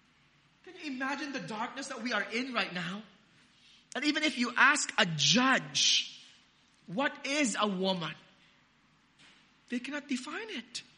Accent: La Paz, Philippines; You know, our house in La Paz, in my hometown in the Philippines, was full of termites.

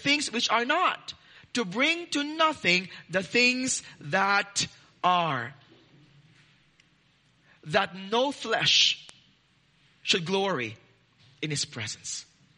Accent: Australia; Wow, I'm so Australian, I'm using the word heaps.

